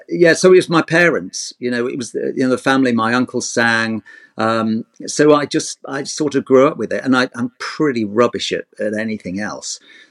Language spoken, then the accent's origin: English; Grimsby, Yorkshire and the Humber, United Kingdom; born there; Well, I was born in Grimsby, and my parents entertained locally.